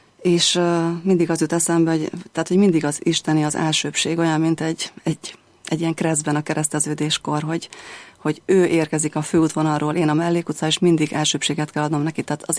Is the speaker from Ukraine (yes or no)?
yes; Velyki Berehy, Zakarpattia Oblast, Ukraine; Én Kárpátalján születtem, az egykori Szovjetunióban, egy magyar falucskában, Nagyberegen